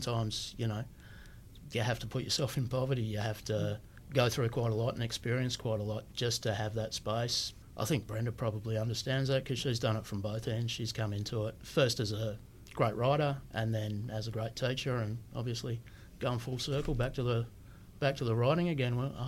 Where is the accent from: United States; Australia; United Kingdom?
Australia; Western Australia; I grew up around the Peel region, around a lower socioeconomic strata of people that are sometimes pejoratively called bogans, I guess. It's always been a cheaper place to live than Perth and the more genteel areas of the southwest.